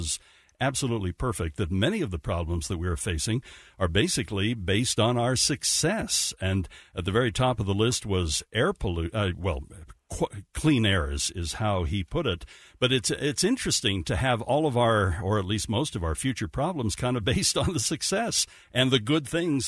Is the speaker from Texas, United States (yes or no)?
no; Salt Lake City, Utah, United States; Of course, my hometown is Salt Lake City, and this is where I spend the majority of my time along the Wasatch Front.